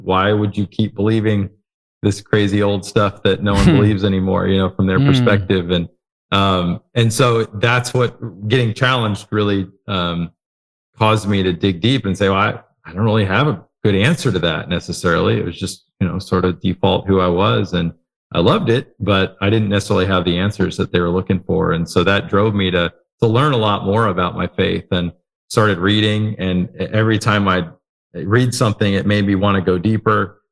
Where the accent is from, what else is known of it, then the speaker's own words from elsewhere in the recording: Texas, United States; From just north of Houston in Texas, born and raised down here.